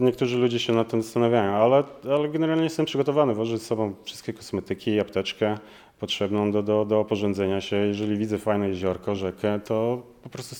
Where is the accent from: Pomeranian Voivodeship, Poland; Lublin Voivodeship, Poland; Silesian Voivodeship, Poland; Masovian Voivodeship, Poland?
Pomeranian Voivodeship, Poland; Czarna Woda; Pochodzę z Czarnej Wody, więc to dla mnie było naturalne, te tereny.